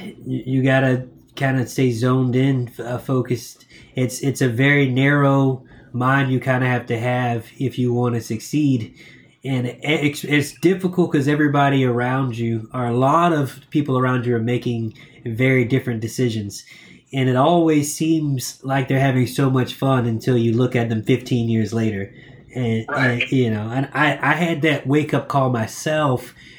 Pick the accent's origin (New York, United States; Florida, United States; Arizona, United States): Florida, United States; Jacksonville; So, one, the world is very small because I'm from Jacksonville, Florida.